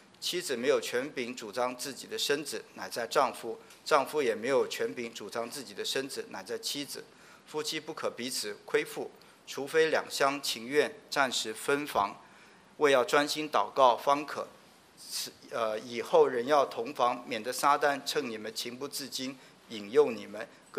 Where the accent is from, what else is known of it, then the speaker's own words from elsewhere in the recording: Taiwan; 像我从台湾来的